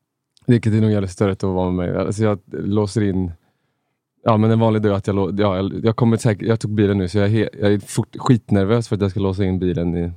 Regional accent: Uddevalla, Västra Götaland County, Sweden; moved away as an adult; Jag flyttade från Uddevalla direkt när jag var dagen efter gymnasiet.

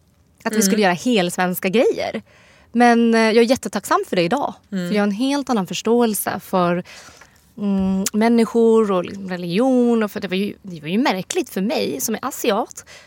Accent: Sweden; på något vis i Sverige så känner man, jag känner mig som svensk

